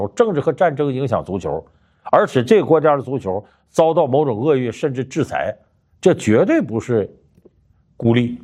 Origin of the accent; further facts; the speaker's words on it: China; 其实这种事儿我们中国人很好理解，现在中国是经济也发达了，大家文化水平也高了